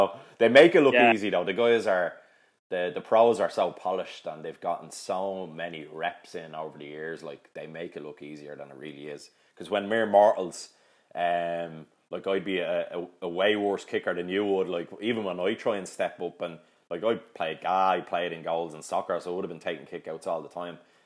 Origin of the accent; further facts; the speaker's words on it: Ireland; now in Boston, United States; as an Irish man living in Boston